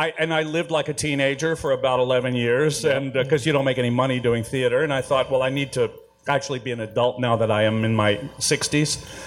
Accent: Houston, Texas, United States; I'm from Texas. Yeah. I'm from Houston.

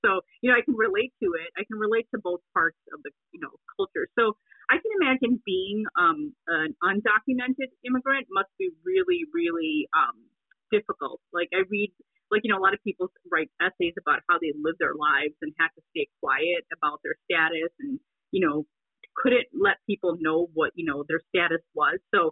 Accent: Lincolnwood, Illinois, United States; also born or lived in Chicago; When I was born in Lakeview, right by my dad's hospital. Illinois Masonic was where he was doing his residency. We literally lived across the street. And then, you know, we ended up going to Rogers Park and then moved to the suburbs in Lincolnwood.

